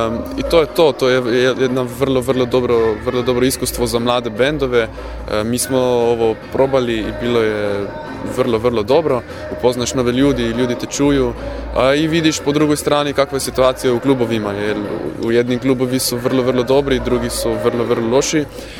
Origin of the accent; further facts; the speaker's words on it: Beltinci, Prekmurje, Slovenia; Serbian is a second language; dolazimo iz Slovenije, natančnije iz kraja koji se zove Beltinci.